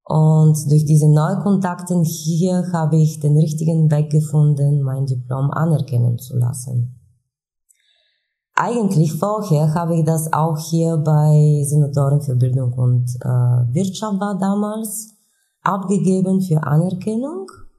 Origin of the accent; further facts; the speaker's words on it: Ruse, Ruse Province, Bulgaria; German is a second language; now in Germany; ich komme aus Bulgarien. Ich bin seit 2010 hier in Deutschland mit meiner Familie. Meine Heimatstadt heißt Russe. Das ist an die Grenze mit Rumänien.